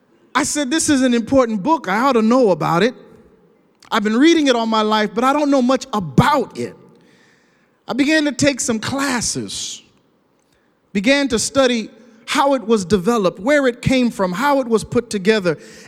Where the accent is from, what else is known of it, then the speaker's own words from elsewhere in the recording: Panama; also born or lived in Puerto Rico; My parents were missionaries and church planters from Panama. I grew up in Bible studies under coconut trees in Panama and in Puerto Rico